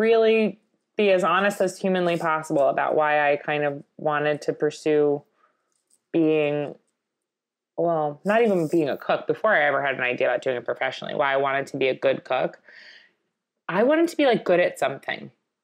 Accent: Long Island, New York, United States; growing up in Long Island and, you know, my dad's family was half Italian. And just being in Long Island in general, you have a lot of Italian-American food.

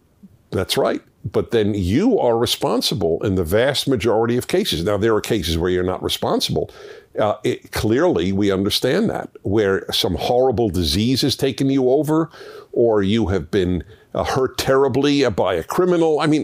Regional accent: United States; I have no problem mentioning soccer, though I'm American, because a lot of you are watching around the world where soccer is the sport.

